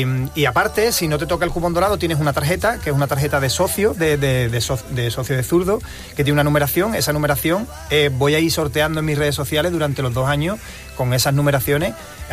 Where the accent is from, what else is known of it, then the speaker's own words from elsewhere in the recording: Jerez de la Frontera, Andalusia, Spain; soy de Jerez y consumo el flamenco, es algo que se huele en las calles de mi tierra.